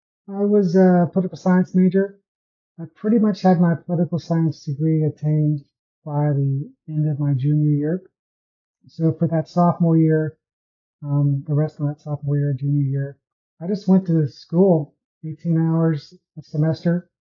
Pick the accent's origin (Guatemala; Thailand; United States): United States; Austin, Texas; And back in those days, I grew up in Austin, Texas. I was able to watch Justin Leonard and Ben Crenshaw a lot.